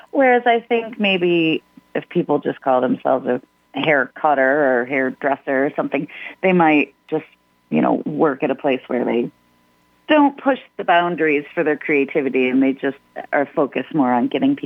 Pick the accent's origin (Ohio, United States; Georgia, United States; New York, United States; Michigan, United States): Michigan, United States; Ypsilanti; I've been hanging out in Ypsilanti for like 20-something years. So I'm very happy to be in my hometown.